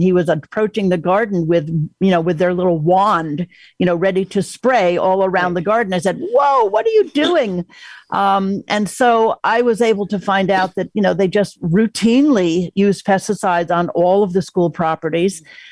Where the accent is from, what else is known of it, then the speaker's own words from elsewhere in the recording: Port Washington, New York, United States; We started by getting Port Washington, which is my hometown